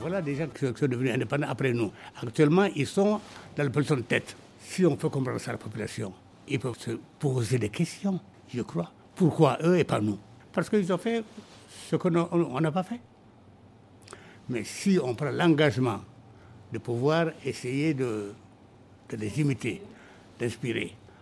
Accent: Niger; on collabore en tant que Nigérien

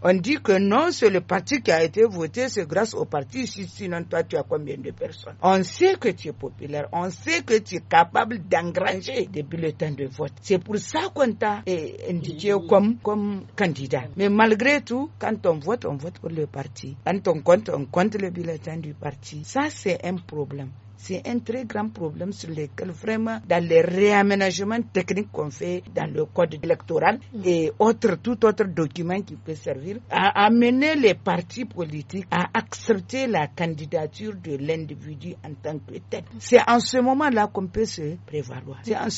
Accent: Niamey, Niger; pour nous, nous sommes de Niamey, c'est clair et net, ce sont les quartiers.

